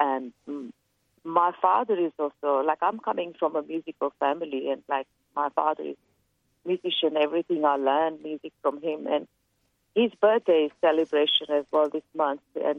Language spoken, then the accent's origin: English; Ujjain, Madhya Pradesh, India; And the fundraising will be going to my hometown in Ujjain, the artist community.